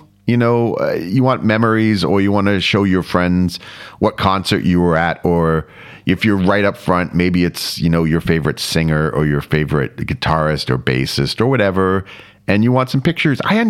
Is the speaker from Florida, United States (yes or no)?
yes; Florida, United States; And remembering what it was like being a teenager, growing up in Florida.